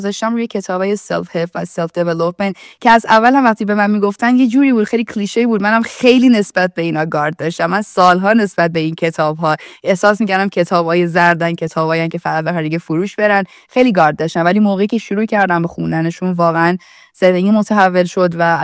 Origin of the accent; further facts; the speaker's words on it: Kurdistan, Iran; من چون حالا تو کردستان بزرگ شدم و توی خانواده‌ای که از نظر مایندستی خیلی آدمای درویش مسلکی بودم بزرگ شدم